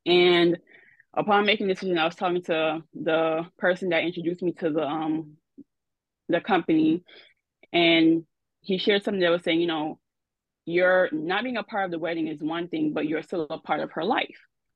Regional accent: Jamaica; Well, I'm Jamaican, so my Jamaican background.

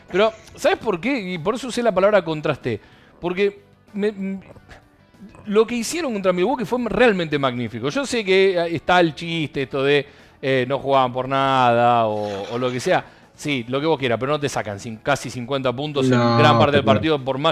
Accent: Ponce, Puerto Rico; born there; porque nacimos en Ponce, Puerto Rico.

